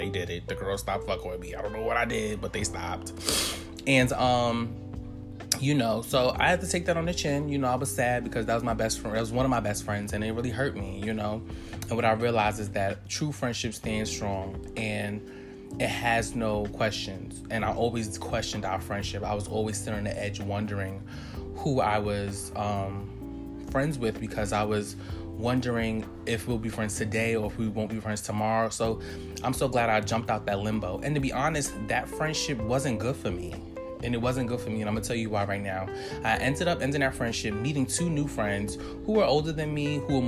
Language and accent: English; Harlem, New York, United States; I'm from Harlem. Born and raised.